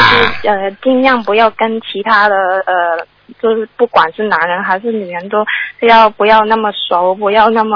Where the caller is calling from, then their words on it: Macau; 你好，师傅啊，是这样的，我是从澳门那边打来的